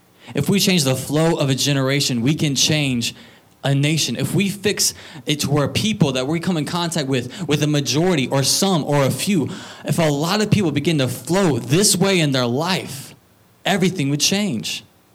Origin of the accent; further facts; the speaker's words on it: Mississippi, United States; I grew up in Mississippi with like the belt buckle of the Bible belt or just off to the right of the belt buckle.